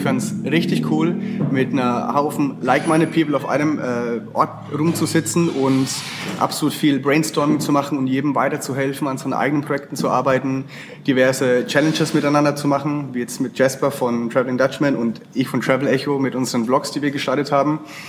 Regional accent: Würzburg, Bavaria, Germany; Aus Würzburg. Ja, ich bin ein Franke. Ja. Wir sind dafür bekannt, dass wir das R so schön rollen und das Unterschied zwischen dem D und dem D nicht kennen.

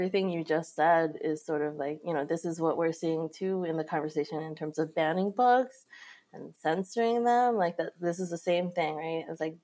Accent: Hawaii, United States; But one really amazing benefit of me growing up in Hawaii is that books weren't my only source of seeing myself reflected.

